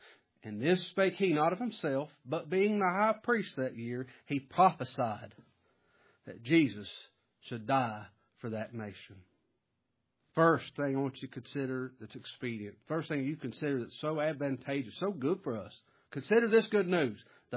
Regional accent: Kentucky, United States; Well, I got an axe in my hand. I'm from Kentucky. I ain't scared of no wildcat.

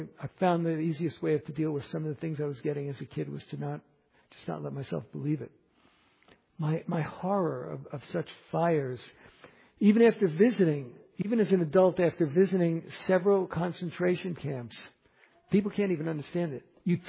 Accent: New York City, New York, United States; When I grew up in the Bronx, there was something that both fascinated me as well as terrified me.

